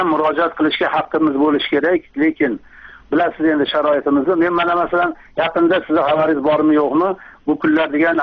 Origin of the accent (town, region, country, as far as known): Kokand, Fergana Region, Uzbekistan